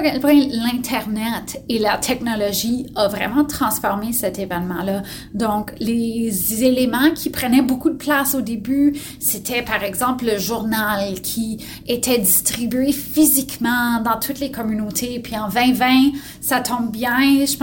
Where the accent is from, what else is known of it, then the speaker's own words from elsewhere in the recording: Ontario, Canada; also born or lived in Alberta; Moi, je suis originaire de l'Alberta. J'ai grandi dans le sud de l'Ontario. Donc, vraiment des communautés où, en tant que francophone, on se sent très minoritaire.